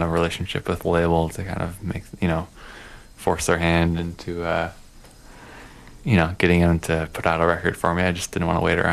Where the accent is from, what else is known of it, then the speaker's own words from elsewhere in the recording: Eau Claire, Wisconsin, United States; when I was growing up in Wisconsin, like, there wasn't very many all ages shows, or there was like none in Eau Claire, where I'm from.